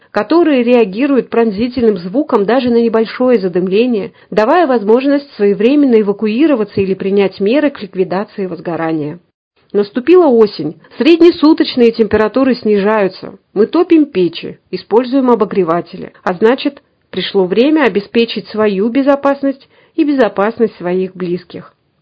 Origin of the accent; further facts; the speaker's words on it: Siberia, Russia; Мы, сибиряки, гордимся нашим коллегой